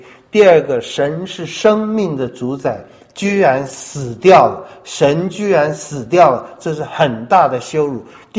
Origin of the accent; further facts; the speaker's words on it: China; now in United States; 美国我觉得有一个很好的传统，我们中国人是不大受得了的哈。